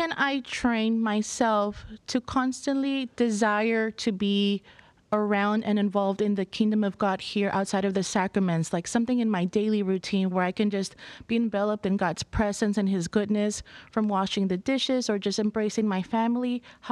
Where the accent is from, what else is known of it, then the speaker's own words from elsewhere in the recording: Buda, Texas, United States; I am from Buda, Texas.